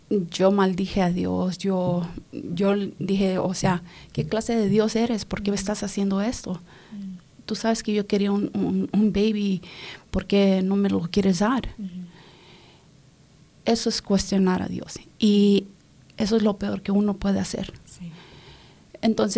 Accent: Los Angeles, California, United States; Yo soy originalmente de California, Los Ángeles, California.

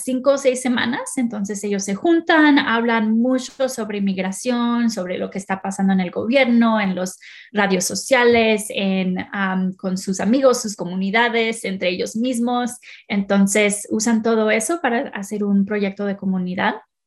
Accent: Phoenix, Arizona, United States; also born or lived in Chihuahua, Mexico; Yo soy inmigrante indocumentada. Vengo de Chihuahua, México. Nací por allá, crecí en Phoenix, Arizona.

